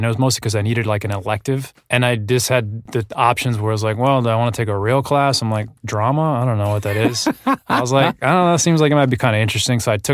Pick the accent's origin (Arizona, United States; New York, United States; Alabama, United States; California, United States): Arizona, United States; I mean, Arizona is obviously very different than Los Angeles. It's not an entertainment town.